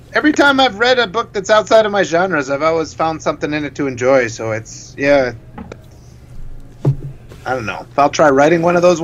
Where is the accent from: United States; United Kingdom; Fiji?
United States; Wisconsin; Plus, I mean, we're from Wisconsin, so we were watching this movie like they walked into the woods and they got lost.